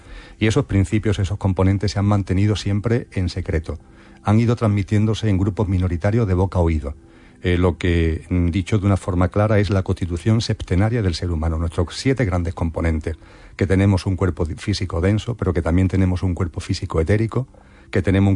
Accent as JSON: {"language": "Spanish", "region": "Andalusia", "country": "Spain", "accent": "Andalusian", "said": "yo soy andaluz y la S se me escapa."}